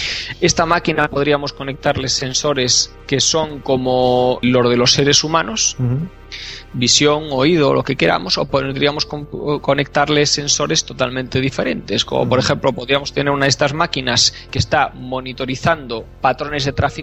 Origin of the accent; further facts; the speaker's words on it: Spain; accent: Spanish from Spain with Galician roots; yo la digo con mi propio acento, con raíces gallegas por ahí y español de España, ¿vale?